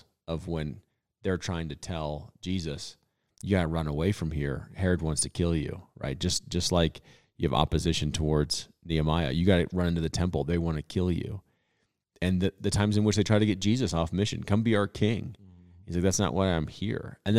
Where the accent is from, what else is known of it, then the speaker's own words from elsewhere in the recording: United States; That makes most sense to me as an American.